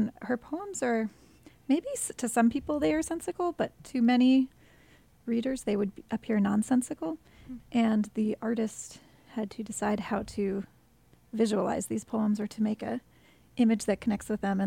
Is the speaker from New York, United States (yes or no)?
yes; Hudson, New York, United States; I'm also from Hudson, and I'm the director of the Hudson Area Library.